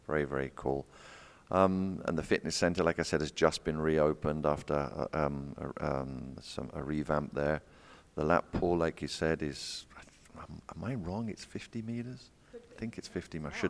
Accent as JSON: {"language": "English", "town": "Bedford", "region": "East of England", "country": "United Kingdom", "said": "I'm originally from Bedford, just outside London."}